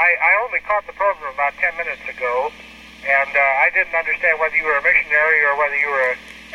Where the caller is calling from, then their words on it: Baltimore, Maryland, United States; I'm calling from Baltimore.